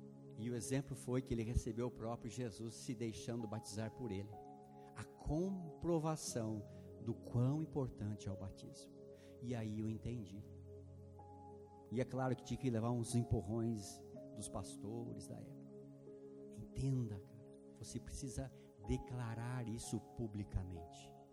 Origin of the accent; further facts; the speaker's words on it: Ukraine; Eu sou ucraniano, ortodoxo